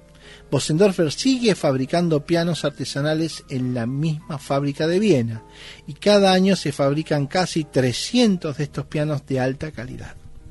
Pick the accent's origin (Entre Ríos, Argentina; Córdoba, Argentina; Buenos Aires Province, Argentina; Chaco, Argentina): Buenos Aires Province, Argentina; Lanús; now in Lomas de Zamora, Argentina; allá en Lanús, porque yo soy un groncho de Lanús, ahí vivo, vivo en Lomas, pero soy de allá de Lanús